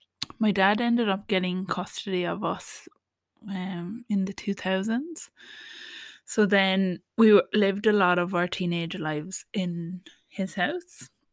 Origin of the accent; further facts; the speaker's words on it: Cork, Munster, Ireland; born there; when I was born, 1986. I was born in Cork, Ireland. It's the very southern part of Ireland.